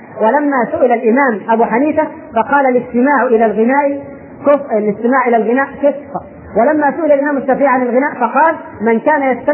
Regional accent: Egypt; انما عندنا في مصر المهر بيدفع نص الراجل ونص الزوج.

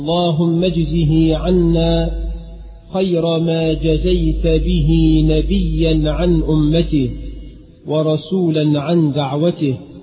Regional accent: Egypt; اللهم اجعل بلدنا مصر آمنة مطمئنة

